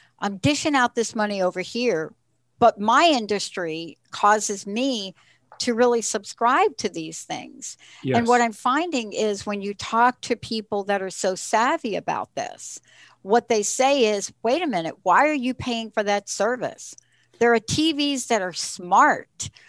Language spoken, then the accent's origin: English; Bronx, New York, United States; If you were looking for me and you couldn't find me, I'm a kid from the Bronx, New York.